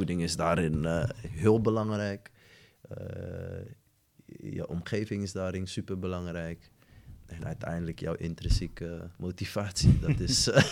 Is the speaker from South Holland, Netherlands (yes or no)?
yes; Rotterdam, South Holland, Netherlands; Ik kom dan uit Rotterdam-West, het oude Westen. Dat was voorheen, ja. Was geen makkelijke buurt in die zin.